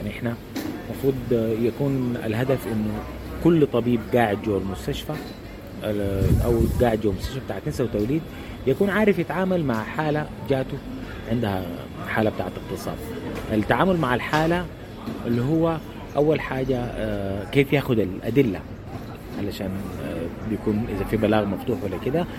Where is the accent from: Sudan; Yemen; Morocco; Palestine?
Sudan; إنه عندنا في السودان ما في تدريب كافي للأطباء